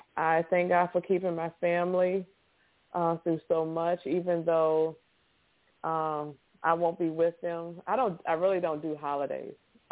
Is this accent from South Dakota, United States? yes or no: no; Virginia, United States; now in Louisiana, United States; But I will say I'm from Virginia originally. I live in Louisiana. I'm a child care provider.